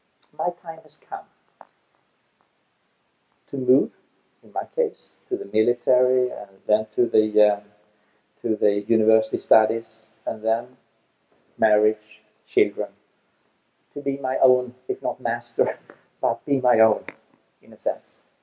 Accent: Sweden; is a member and an engaged member in the Christian Democratic Party in my home country of Sweden

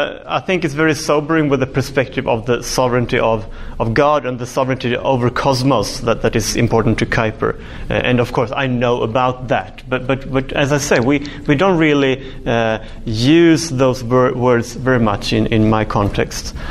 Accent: Sweden; English is a second language; from Sweden

